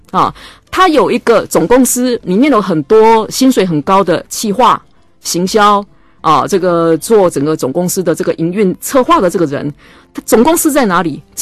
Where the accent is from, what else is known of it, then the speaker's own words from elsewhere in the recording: Taiwan; 在我小时候呢，因为我是中南部的